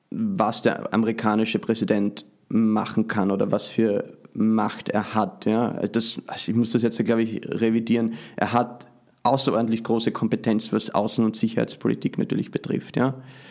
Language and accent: German; Austria; now in United States; Also Sie meinen, weil ich als Österreicher in den